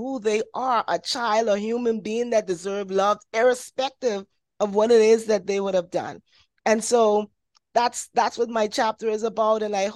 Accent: Bahamas; I'm from the Bahamas.

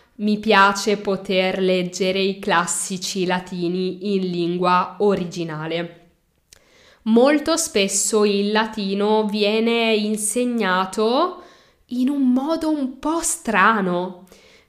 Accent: Milan, Lombardy, Italy; sono italiana, sono nata a Milano e amo la mia lingua

